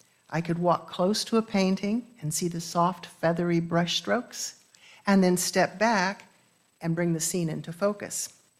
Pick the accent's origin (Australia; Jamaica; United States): United States; accent: American; but I will use the pronunciation I learned in school. It's easier for my American accent.